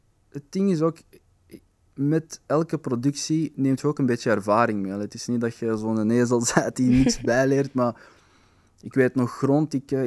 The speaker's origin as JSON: {"language": "Dutch", "region": "Flanders", "country": "Belgium", "said": "Van ik als Vlaming met Marokkaanse origine, die twee culturen die constant zo'n mengelmoes is"}